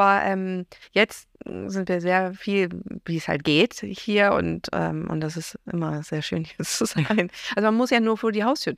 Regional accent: Bremen, Germany; Also ich bin in Bremen aufgewachsen, aber als wir klein waren, waren wir jedes Wochenende hier

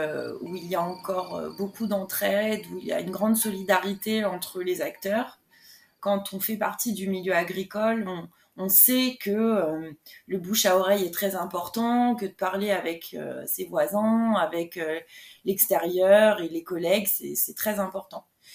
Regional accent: Île-de-France, France; comme je suis originaire du Val d'Oise et que je ne voulais pas déménager pour m'installer, j'ai vraiment cherché autour de chez moi

